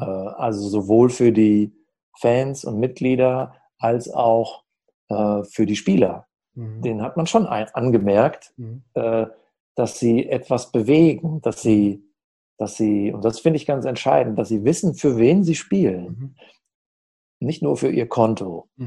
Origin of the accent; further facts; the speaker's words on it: Hesse, Germany; Ich kenne das auch aus den hessischen Dörfern, wo ich groß geworden bin.